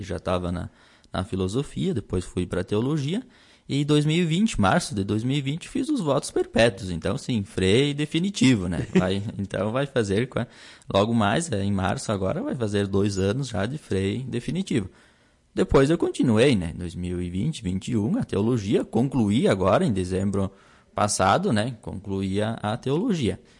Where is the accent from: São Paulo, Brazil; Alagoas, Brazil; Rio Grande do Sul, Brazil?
Rio Grande do Sul, Brazil; Marau; Eu sou natural de Marau, né? Aqui bem próximo, aqui de Lagoa Vermelha, né? Mas eu estava em Porto Alegre antes de vir para Lagoa Vermelha.